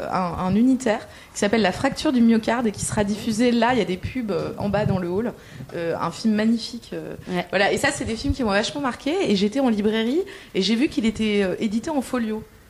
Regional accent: Nouvelle-Aquitaine, France; j'ai grandi en Corrèze

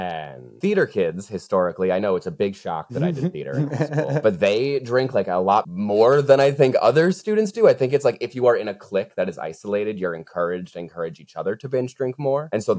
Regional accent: New York, United States; I grew up on Long Island, the like pinnacle of suburban middle-class white culture where binge drinking is the norm.

